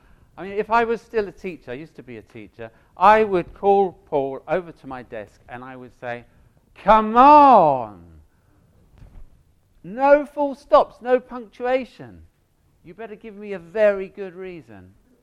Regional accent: London, United Kingdom; also born or lived in Delhi; now in Ipswich, United Kingdom; I'm a Londoner, basically. I came to Ipswich about 3 years ago via Delhi.

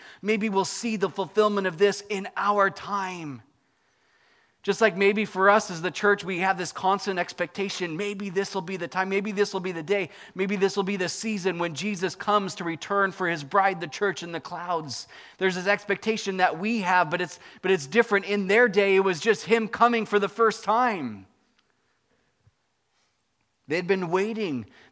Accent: Elsinore, California, United States; now in Walnut Creek, United States; I'm from Southern California and I had gangs in my neighborhood and stuff. Anyways. I understand I'm in Walnut Creek now and things are a little different. But you can take the boy out of Elsinore, but you can't take the Elsinore out of the boy.

